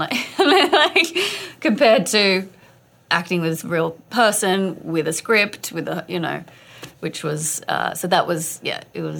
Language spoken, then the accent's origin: English; Australia; I'm from Australia, so the films I grew up doing are all like that.